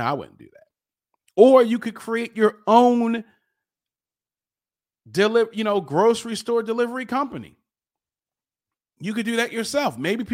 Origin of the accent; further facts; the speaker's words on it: Baltimore, Maryland, United States; I'm from Baltimore. Hacks, which was pretty much hitchhiking, has always been a thing.